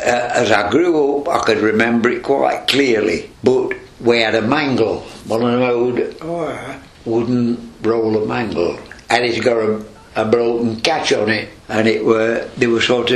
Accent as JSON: {"language": "English", "town": "Pyle", "region": "Wales", "country": "United Kingdom", "tie": "born there", "said": "I was born on Tunnel Row, at Pyle, on the 23rd of October 1920."}